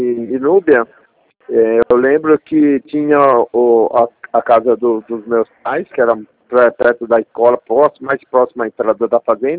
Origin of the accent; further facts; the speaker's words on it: Lucélia, São Paulo, Brazil; Eu sou de Lucélia.